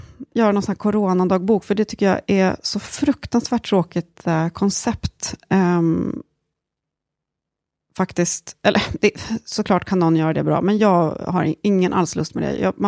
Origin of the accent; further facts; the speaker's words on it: Uppsala, Uppsala County, Sweden; I Uppsala.